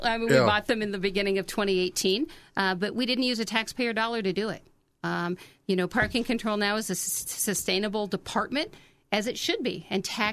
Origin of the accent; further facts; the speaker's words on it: Indianapolis, Indiana, United States; I'm from Indy. I'm born and raised in Indiana.